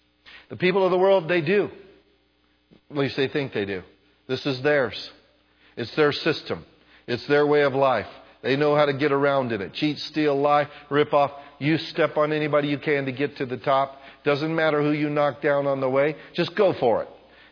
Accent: United States; And I'm more American now than I ever was before. I'm glad I'm American.

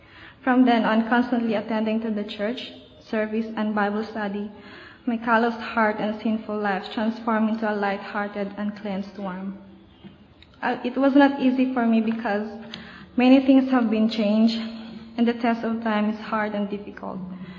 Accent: Philippines; now in Cayman Islands; From Philippines.

